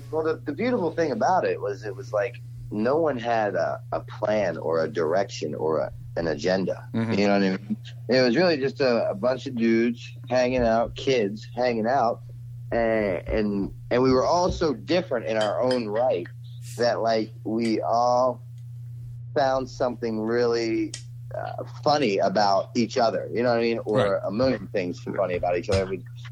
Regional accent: Baltimore, Maryland, United States; now in Philadelphia, United States; Yeah, I'm from Baltimore originally. Live in Philly now.

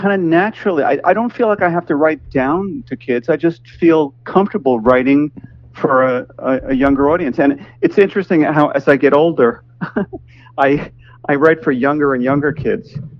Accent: New York City, New York, United States; born there; I was born in New York City, yes.

